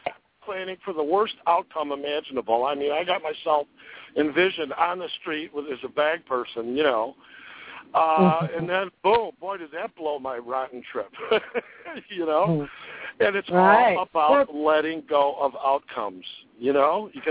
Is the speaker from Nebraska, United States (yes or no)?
no; Chicago, Illinois, United States; I'm from Chicago. I grew up with you.